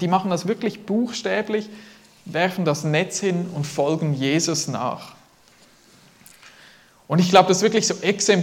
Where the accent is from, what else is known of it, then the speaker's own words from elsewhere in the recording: Switzerland; born there; ich bin als Schweizer geboren, habe automatisch den Schweizer Pass